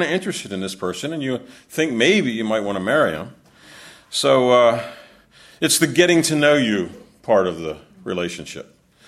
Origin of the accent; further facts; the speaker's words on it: Maryland, United States; You know, we're both from Maryland, so we're up in Pennsylvania